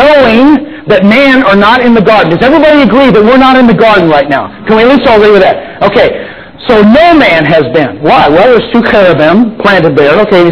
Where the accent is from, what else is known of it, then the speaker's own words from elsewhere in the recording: Utah, United States; See, I can relate to this because I'm from Utah and you guys are from here.